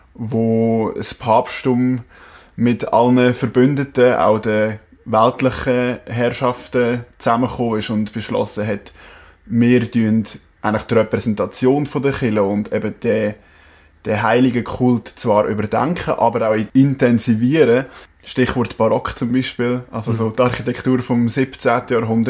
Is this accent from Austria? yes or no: no; Erlinsbach, Switzerland; Gerade ich bin in Ernestbach aufgewachsen